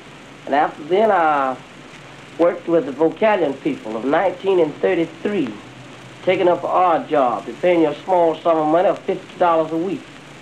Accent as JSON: {"language": "English", "town": "Statesboro", "region": "Georgia", "country": "United States", "tie": "born or raised there", "said": "I grew up down in South Georgia. Statesboro, Georgia was my real home. I was born at Thompson, Georgia"}